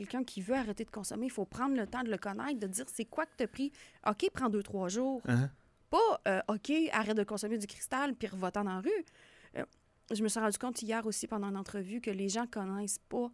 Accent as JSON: {"language": "French", "town": "Stoneham", "region": "Quebec", "country": "Canada", "tie": "born or raised there", "said": "Stoneham, Lac-Saint-Charles."}